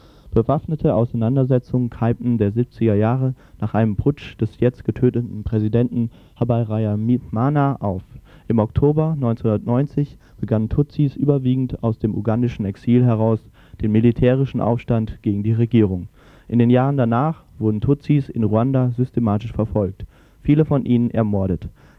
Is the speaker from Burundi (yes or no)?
yes; Southern Burundi, Burundi; moved away; Ich selber stamme aus einer Tutsi-Familie. Mit meinen 8 Schwestern und 8 Brüdern bin ich im Süden Burundis aufgewachsen, in einer Hirtenfamilie, die etwa 2000 Meter über dem Meeresspiegel über die Runden kommen musste.